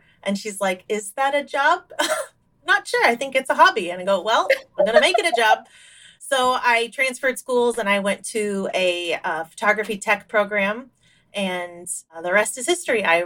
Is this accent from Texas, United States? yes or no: no; Iowa, United States; I am from Iowa in the United States.